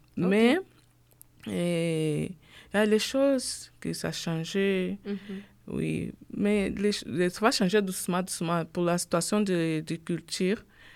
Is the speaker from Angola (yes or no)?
yes; Angola; Et chez nous, en Angola, ça passe pas très beaucoup.